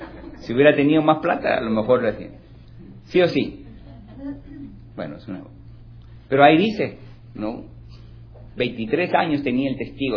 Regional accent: Cerro Azul, Lima, Peru; born there; yo soy nacido en Cerro Azul, 100 y pico de kilómetros al sur de Lima.

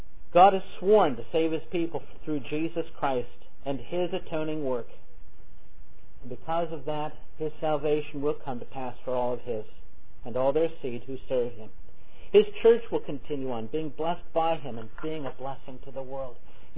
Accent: Cincinnati, Ohio, United States; When I was growing up in Cincinnati in a Presbyterian church there

